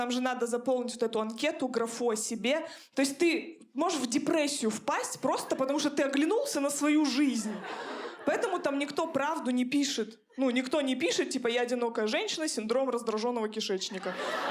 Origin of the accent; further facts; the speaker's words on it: Chelyabinsk, Chelyabinsk Oblast, Russia; Ну, я понимаю, я из Челябинска, я росла в многодетной семье